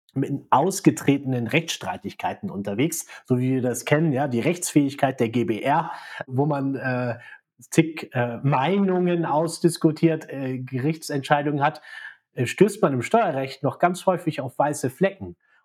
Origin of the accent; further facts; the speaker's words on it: Lower Saxony, Germany; Also ich bin eigentlich Niedersachse. Habe in Niedersachsen mein Abitur gemacht